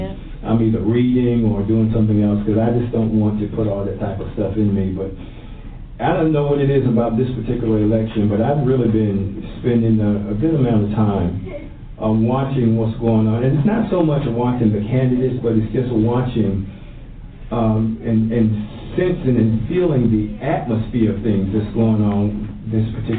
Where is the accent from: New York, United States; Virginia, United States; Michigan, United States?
Virginia, United States; it kind of takes me back, because I was raised in Virginia, and it takes me back to that atmosphere that was going on then